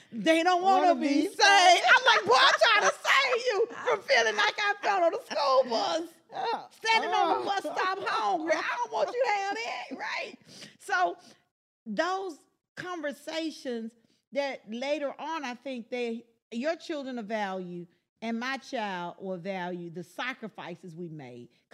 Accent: Memphis, Tennessee, United States; I grew up in North Memphis. We didn't have a lot. We had nothing. I mean, we were poor, right?

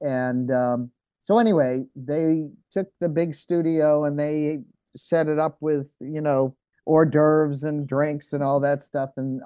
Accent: Massachusetts, United States; moved away as an adult; also born or lived in New York City / Los Angeles; But yes, I went to Los Angeles after I grew up in Massachusetts.

